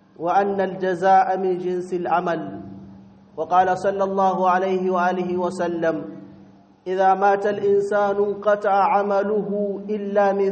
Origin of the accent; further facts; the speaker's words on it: Niger; اللهم احفظ بلادنا النيجر وسائر بلاد المسلمين من الفتن والمحن